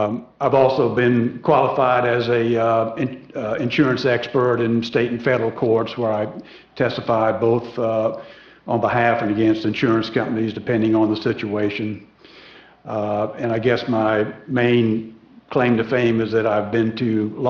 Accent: Charleston, South Carolina, United States; I was born and raised in Charleston.

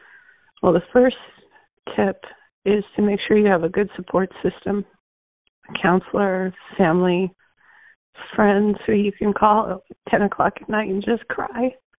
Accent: Arizona, United States; I was from Arizona. I was in the Newark airport.

